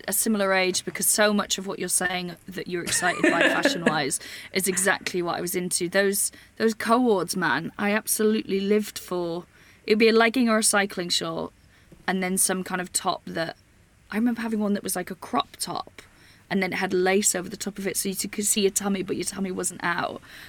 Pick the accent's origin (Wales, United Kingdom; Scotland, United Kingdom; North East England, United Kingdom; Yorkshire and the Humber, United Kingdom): Wales, United Kingdom; I grew up in North Wales, where I live near there now